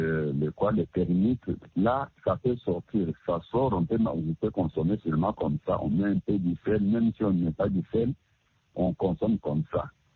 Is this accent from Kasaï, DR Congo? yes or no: yes; Kasaï, DR Congo; chez nous au Kassai, on ne mange pas beaucoup, c'est bon.